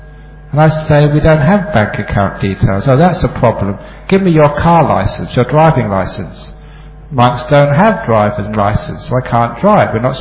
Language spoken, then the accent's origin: English; Australia; even though I'm Australian